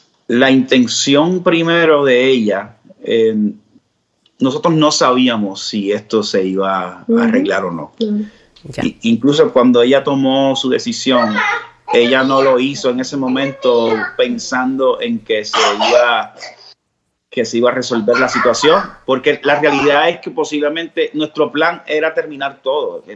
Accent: Puerto Rico; yo digo Puerto Rico porque soy de Puerto Rico y así fue que me crié.

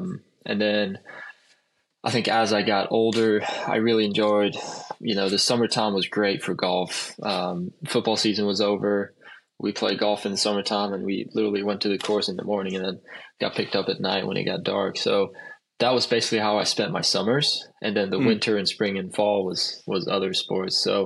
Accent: Sweden; So when I was 16, I moved up to a city about 45 minutes away from my hometown, which is like a golf program academy thing. So that's where I met my swing coach, Hans. That's where anytime I come back home to Sweden

